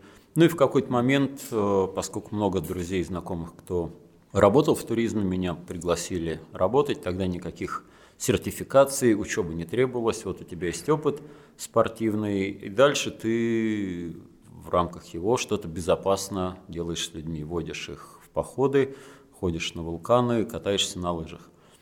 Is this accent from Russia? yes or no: yes; Kamchatka Krai, Russia; Родился, вырос на Камчатке, начал там работать гидом на летних программах в 99 году.